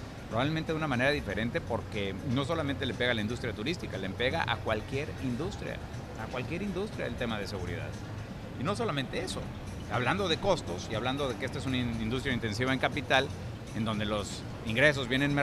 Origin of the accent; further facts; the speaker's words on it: Mexico; tú y yo somos mexicanos y estamos hechos como mexicanos